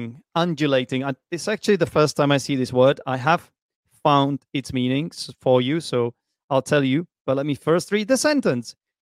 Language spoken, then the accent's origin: English; Prague, Czechia; but I am from Prague, actually. My childhood passion for football blossomed amidst the city's cobbled streets.